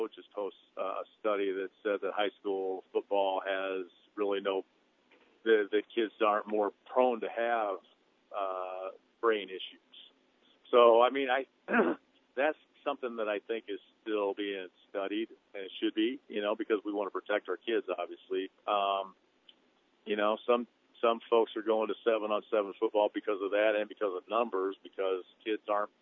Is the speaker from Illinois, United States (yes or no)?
yes; Peoria, Illinois, United States; So I grew up in Peoria and graduated from Illinois State University